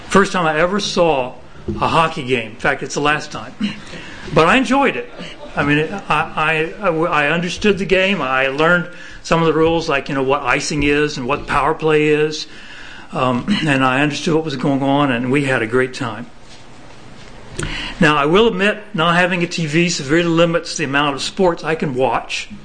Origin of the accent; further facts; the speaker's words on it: Midwest, United States; also born or lived in Maine; Now, I grew up in the Midwest, and they didn't even know about hockey back when I was growing up. It wasn't until we moved to Maine that I was exposed to it.